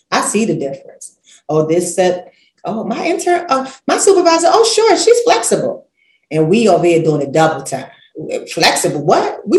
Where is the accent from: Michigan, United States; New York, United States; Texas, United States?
New York, United States; New York City; And I got one, so I'm from Brooklyn, real colorful.